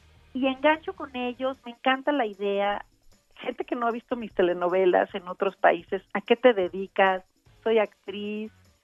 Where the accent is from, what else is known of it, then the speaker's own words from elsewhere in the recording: Mexico; desahogarme, primero como mexicana, como mamá, como mujer